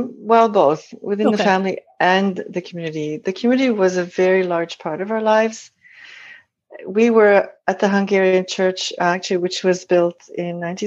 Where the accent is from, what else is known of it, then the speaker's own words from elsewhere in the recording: Montreal, Quebec, Canada; now in Vancouver, Canada; We grew up in Montreal. My sisters and I were four in the family. Yeah. We all grew up in Montreal. And then I moved to Vancouver 25 years ago.